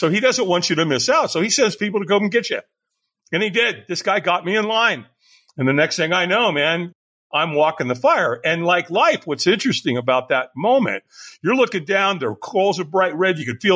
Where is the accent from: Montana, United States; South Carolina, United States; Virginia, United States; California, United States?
California, United States; Long Beach; also born or lived in Hollywood, United States; You know, I was born in Hollywood, raised in Long Beach. So I used to go to Catalina almost every summer.